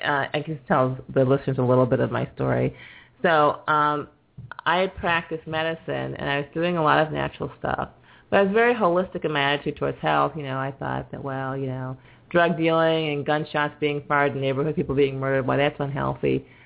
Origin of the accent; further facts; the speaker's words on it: Syracuse, New York, United States; moved away as an adult; And I'm from Syracuse, New York, so I was ready for a little bit of hot.